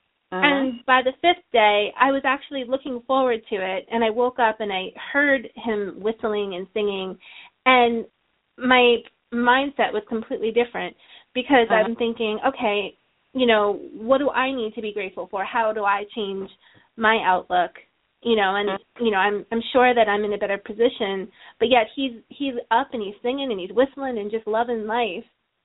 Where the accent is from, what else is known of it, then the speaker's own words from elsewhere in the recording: New York, United States; So, of course, as a New Yorker, I'm thinking, oh, my goodness, please stop, be quiet.